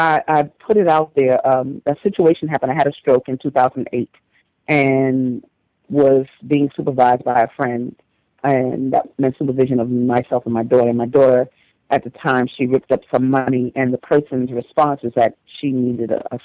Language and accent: English; New York, United States; now in Chicago, United States; I'm one of them stolen kids, one of the descendants of the stolen ones. So then they go, oh, you know, so yeah, native to New York, but I am in Chicago